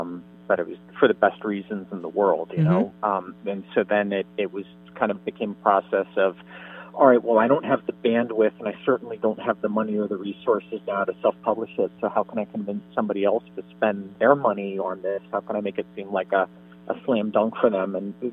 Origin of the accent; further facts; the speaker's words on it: Miami, Florida, United States; And when I was growing up in Miami and I was in college, I had an internship at CNN.